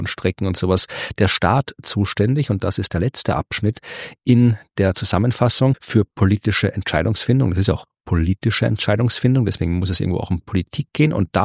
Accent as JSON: {"language": "German", "town": "Baden", "region": "Lower Austria", "country": "Austria", "tie": "born or raised there", "said": "Ich bin aus meiner Heimatstadt Baden hierher gekommen. Das ist gar nicht so weit weg. Das sind, keine Ahnung, 20 Kilometer."}